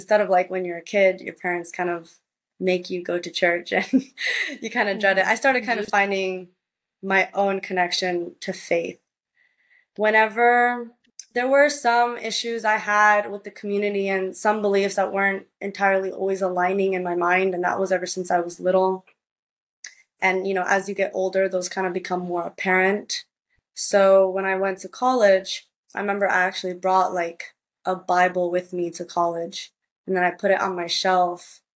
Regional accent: Puerto Rico; also born or lived in United States; because I spent part of my childhood growing up in Puerto Rico back and forth between the states

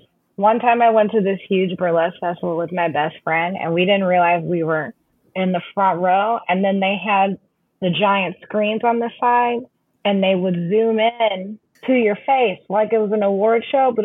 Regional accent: St. Louis, Missouri, United States; well, you know, he went to the same high school as me, so I would say it's pretty accurate description. You know, we got the Arch.

